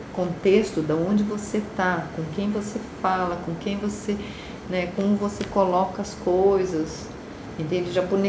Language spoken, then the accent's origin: Portuguese; Brazil; Assim, a minha vida como brasileira sempre foi, né?